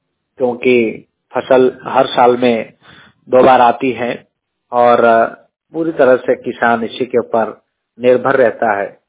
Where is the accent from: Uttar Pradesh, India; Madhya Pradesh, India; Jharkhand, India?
Madhya Pradesh, India; Pati; और मैं बड़वानी जिले के पाटी तहसील का निवासी हूँ।